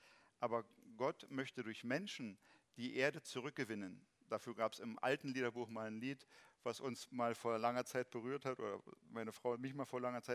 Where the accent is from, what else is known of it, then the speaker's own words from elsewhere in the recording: East Germany, Germany; ich bin ja ostdeutsch sozialisiert, ich bin in der DDR groß geworden.